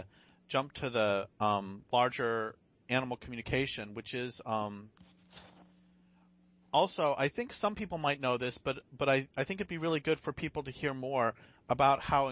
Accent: Colorado, United States; also born or lived in Nevada / Idaho; I grew up in the West. I grew up in eastern Colorado and then lived in Nevada for a while and then moved up to Idaho.

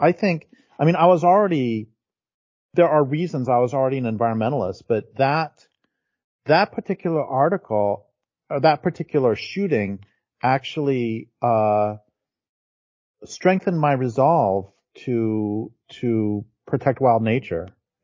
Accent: Boulder, Colorado, United States; I grew up in Colorado, in Boulder, and yes.

